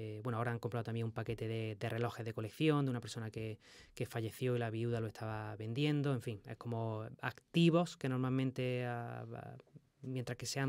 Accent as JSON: {"language": "Spanish", "town": "Granada", "region": "Andalusia", "country": "Spain", "tie": "born or raised there", "said": "la Alhambra es el monumento más visitado de España, poca gente lo sabe, y está en mi ciudad natal."}